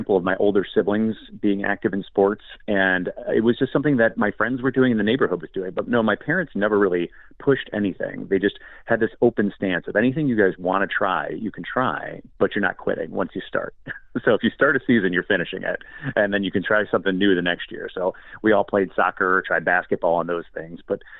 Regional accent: Park Ridge, Illinois, United States; born there; I was born in Park Ridge, Illinois, which is a suburb. We're right by O'Hare Airport, so if anyone has flown through there, right near Chicago.

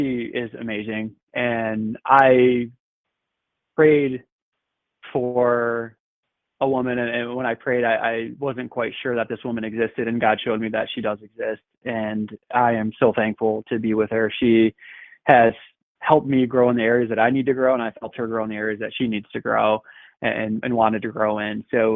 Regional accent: New York, United States; growing up in Central New York and in the early 90s

